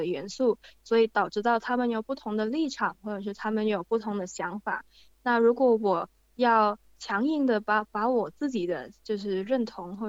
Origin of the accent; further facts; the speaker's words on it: Hong Kong; now in Melbourne, Australia; 然后我来自香港，现在住在墨尔本